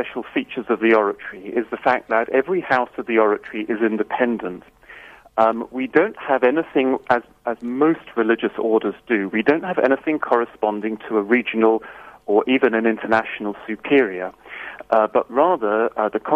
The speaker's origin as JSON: {"language": "English", "country": "United Kingdom", "lives_now": "South Africa", "said": "I'm British myself, and you could say a slight exception to the rule. I previously was an oratorian in England and been here for almost 7 years now."}